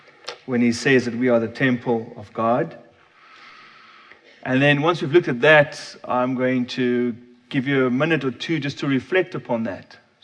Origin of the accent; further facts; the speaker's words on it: South Africa; moved away; also born or lived in Korea; Growing up in South Africa, we didn't have any temples.